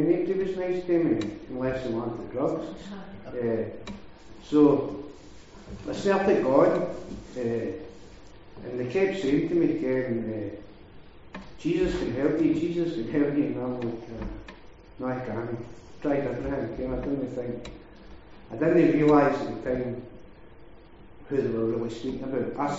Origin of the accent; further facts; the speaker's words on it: Leinster, Ireland; I'm from Offaly.